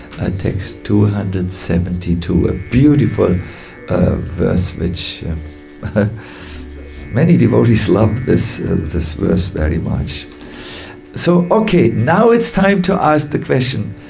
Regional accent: Germany; English is a second language; I'm a fool from Germany.

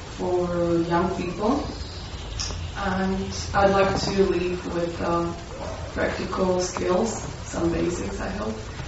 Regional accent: Slovakia; I'm from Slovakia.

